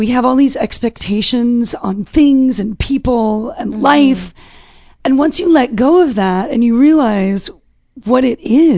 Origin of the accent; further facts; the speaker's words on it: Fresno, California, United States; I guess growing up in Fresno, country was huge.